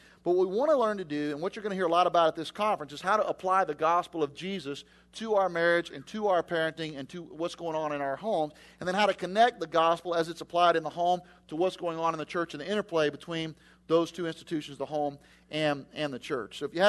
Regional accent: West Palm Beach, Florida, United States; also born or lived in Louisville; I'm from West Palm Beach, as Dan said before we got up here.

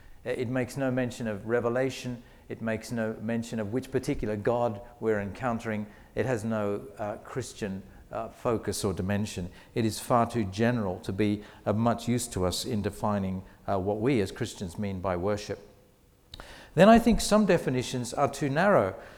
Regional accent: Sydney, New South Wales, Australia; accent: mixture of British and Australian; moved away as an adult; now in England; Just in case you're wondering about my strange accent, it's a mixture. I actually come from Australia, from Sydney, but I've been working in England for 9 years, so I've probably got a bit of a mixture of British and Australian

